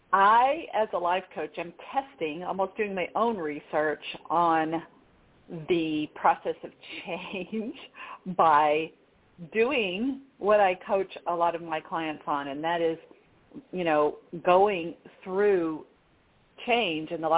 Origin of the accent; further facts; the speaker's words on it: Arkansas, United States; I moved from California to my home state of Arkansas during the pandemic